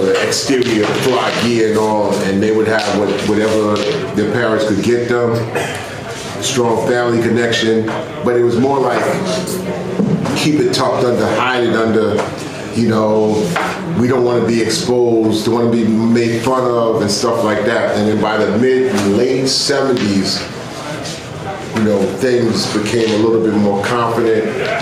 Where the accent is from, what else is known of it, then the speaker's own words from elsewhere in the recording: New York, United States; Well, I'm only from New York, so knowing where you are in New York, you know it's a melting pot.